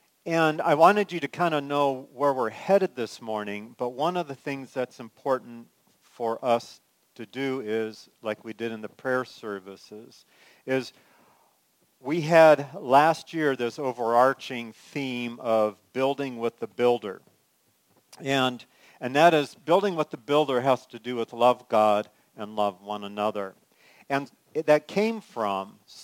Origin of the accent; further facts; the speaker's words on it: California, United States; So I grew up in California, and with for me, there was one of the world's most famous bridges, the Golden Gate Bridge